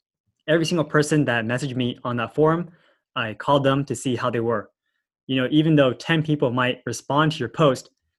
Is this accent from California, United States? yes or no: yes; California, United States; You know, like, I'm from California. I only know sunshine and rainbows.